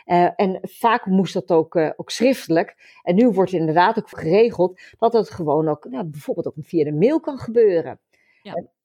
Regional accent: Netherlands; now in Australia; wel hele waardevolle acties komen of waardevolle informatie komt over belangrijke dingen die ons als Nederlanders hier in Australië ook aangaan.

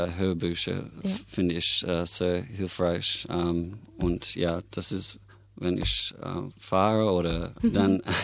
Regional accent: Australia; German is a second language; Zum Beispiel Kurzsichtigkeit ist bei uns in Australien ein in vier Leute haben es.

